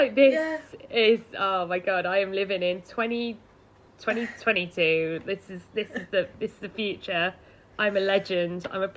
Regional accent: Cardiff, Wales, United Kingdom; Yes, I'm from Cardiff.

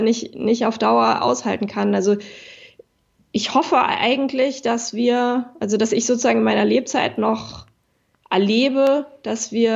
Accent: Berlin, Germany; Hauptstadt, ja, Berlin ist meine Heimat. Ich komme aus Berlin, ich liebe Berlin und es ist auch kein Zufall, dass wir jetzt hier gegründet haben.

